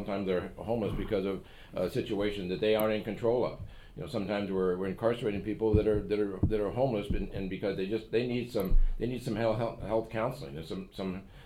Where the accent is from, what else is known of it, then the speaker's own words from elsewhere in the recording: Alaska, United States; I'm from Prince William Sound.